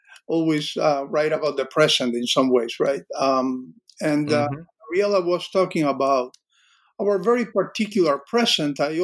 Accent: Cuba; English is a second language; I grew up in Cuba

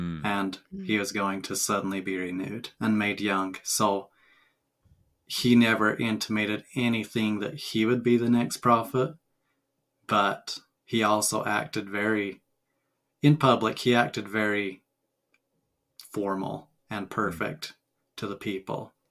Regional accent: Sandy, Utah, United States; also born or lived in Short Creek; I was born in Sandy, Utah, and when I was born, we only had two mothers. That changed pretty quick. But I grew up for 8 years in Sandy, Utah, before we moved to Short Creek.

